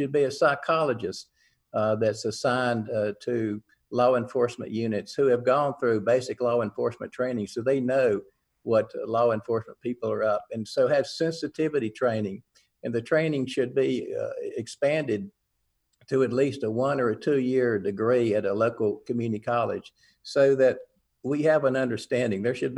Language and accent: English; Lexington, North Carolina, United States; There's one in the main square where I grew up in Lexington, North Carolina. I never thought anything about it as a white kid growing up in the South.